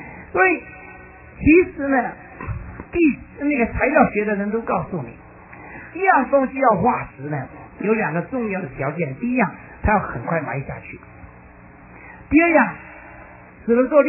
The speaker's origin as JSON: {"language": "Chinese", "country": "China", "said": "那诸位弟兄姐妹，连我们中国人都有啊"}